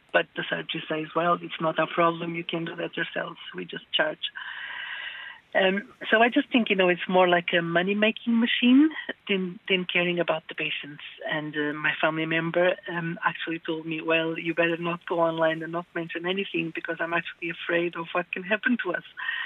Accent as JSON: {"language": "English", "region": "Lisbon", "country": "Portugal", "lives_now": "Galway, Ireland", "said": "I am actually from Galway, well, originally from Lisbon, but living in Galway now for the last 25 years."}